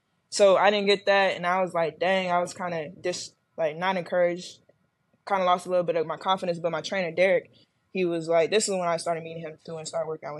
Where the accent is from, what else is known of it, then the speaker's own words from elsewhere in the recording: Indiana, United States; we lost to Indiana. I'm like, how ironic that I lose to my home state team.